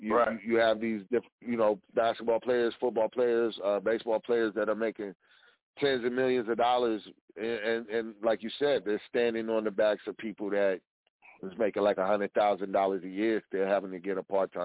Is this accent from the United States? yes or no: yes; United States; now in Oklahoma City, United States; I grew up on Indian reservations where mainly like old, like 80s rock is like the main thing that they used to rock back in the day.